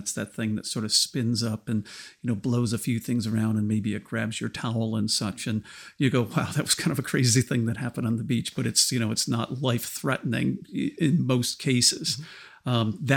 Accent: United States; As an American, I'd say MacGyver on Mars, right?

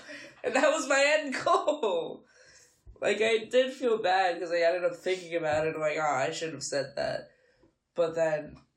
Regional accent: Long Island, New York, United States; since I'm from Long Island, New York

